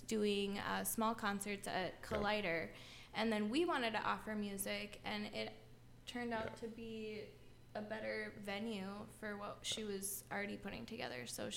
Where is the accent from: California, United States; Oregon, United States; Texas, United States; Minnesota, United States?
Minnesota, United States; Rochester; Yep, I'm from Rochester.